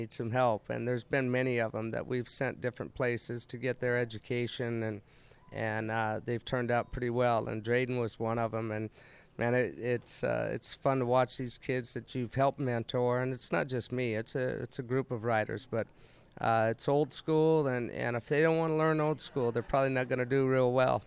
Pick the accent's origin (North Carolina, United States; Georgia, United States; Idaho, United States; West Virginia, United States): Idaho, United States; Boise; I was a kid from Boise, Idaho, and it lasted 3 months.